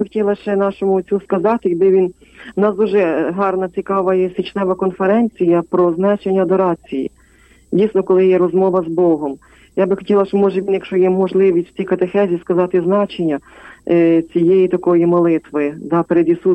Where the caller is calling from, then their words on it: Kamianets-Podilskyi, Khmelnytskyi Oblast, Ukraine; Кам'янець-Подільський